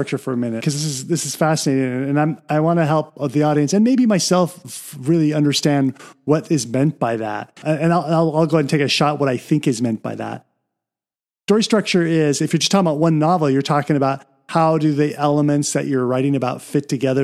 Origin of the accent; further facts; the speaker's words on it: Seattle, Washington, United States; And I know George R.R. Martin because I'm from the Seattle area.